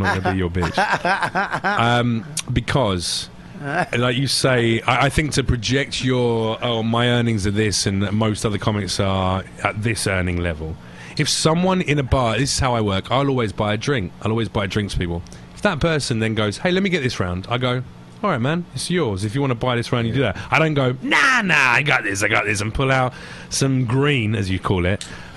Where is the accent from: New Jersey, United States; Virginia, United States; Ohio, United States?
New Jersey, United States; Yeah, I'm from Jersey.